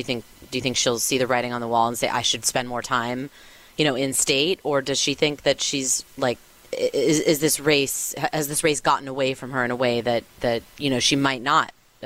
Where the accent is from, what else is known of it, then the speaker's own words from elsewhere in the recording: California, United States; I'm from California.